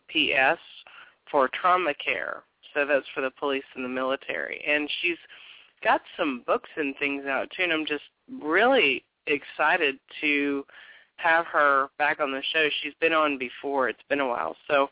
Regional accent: St. Louis, Missouri, United States; who is all the way from St. Louis, which is right here in my hometown, too.

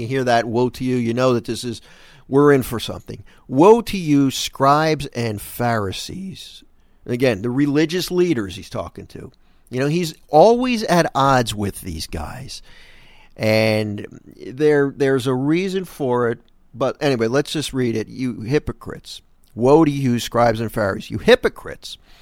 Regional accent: Philadelphia, Pennsylvania, United States; I'm from Philly. I'm from Philadelphia. Grew up in the northeast section of Philadelphia. Live in South Jersey, right over the bridge from Philly.

